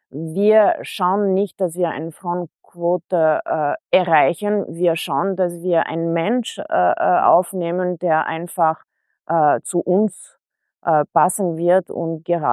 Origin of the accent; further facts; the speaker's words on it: Paris, Île-de-France, France; moved away as an adult; also born or lived in Greece; now in Vienna, Austria; bin halb Griechin, halb Französin, in Griechenland geboren und in Paris groß geworden. Und 2002 bin ich nach Wien ausgewandert fürs Studium